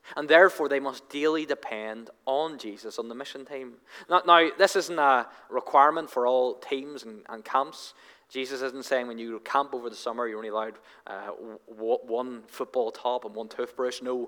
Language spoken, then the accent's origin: English; Northern Ireland, United Kingdom; because we're from Northern Ireland.